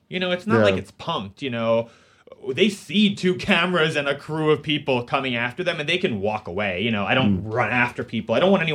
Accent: New York, United States; I'm glad the Giants are in because I'm a New Yorker.

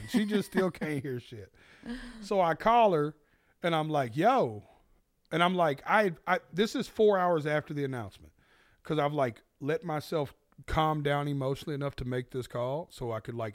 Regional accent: the South, United States; But I'm from the South. I can joke like that.

